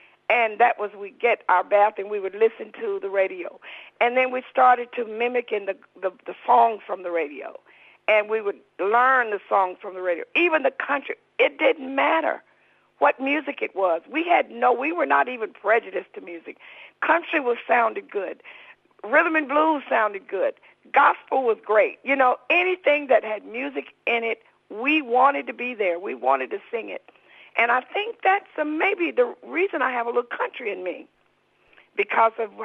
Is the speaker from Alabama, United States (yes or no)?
yes; Alabama, United States; we were very, very poor family growing up in Alabama.